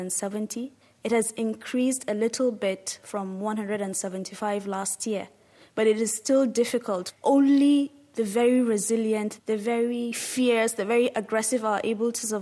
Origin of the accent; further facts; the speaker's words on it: Nigeria; So I am also Nigerian. I was born and raised in Nigeria.